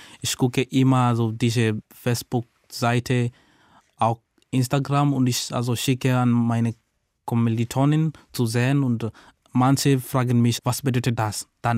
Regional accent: Kenya; German is a second language; now in Germany; Was ist in Deutschland so wie in meinem Heimatland? Ich habe das noch nicht bemerkt, was in Deutschland wie in Kenia gibt.

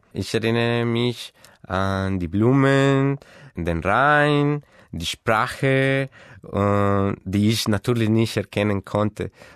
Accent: Bogotá, Colombia; German is a second language; Ich komme aus Bogota in Kolumbien. Ich bin 1985 geboren.

